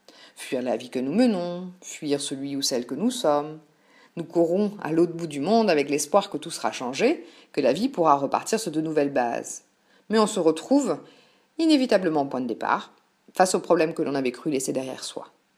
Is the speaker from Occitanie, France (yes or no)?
no; Brittany, France; En tant que bretonne